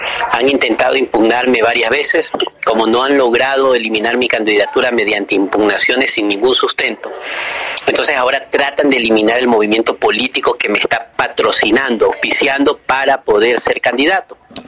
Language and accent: Spanish; Ecuador; now in Colombia; Yo sé que no soy colombiano, soy un ecuatoriano que vive en Colombia, que vive en Ecuador, pero que amo Colombia y que tengo una hija colombiana